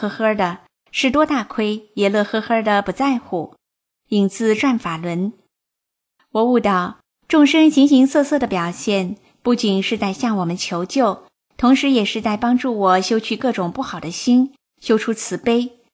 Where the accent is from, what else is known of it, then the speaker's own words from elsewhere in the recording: China; 作为一个中国人，我很自豪。